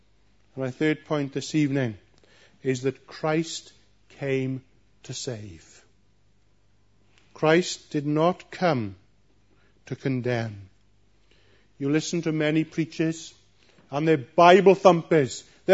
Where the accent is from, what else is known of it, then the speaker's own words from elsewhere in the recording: Wales, United Kingdom; I grew up in West Wales, and as a schoolboy, I often worked on a farm.